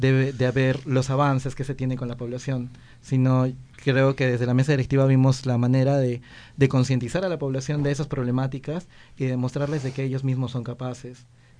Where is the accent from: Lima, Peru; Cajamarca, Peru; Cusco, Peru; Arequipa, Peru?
Arequipa, Peru; porque yo crecí en Arequipa